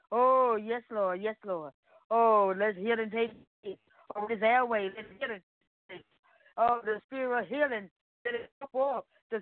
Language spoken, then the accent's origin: English; Memphis, Tennessee, United States; I'm coming from Memphis, Tennessee.